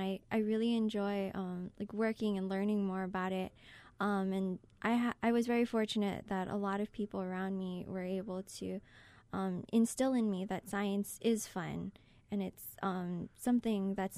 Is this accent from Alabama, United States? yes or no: no; Keaau, Hawaii, United States; growing up in Keaau, as one of the underprivileged people there